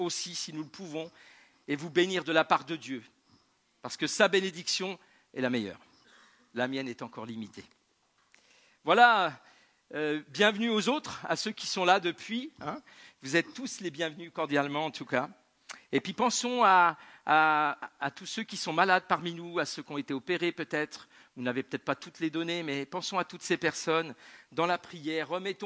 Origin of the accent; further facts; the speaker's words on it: France; nous sommes franco-burkinabais. Je suis français, elle vient du Burkina Faso.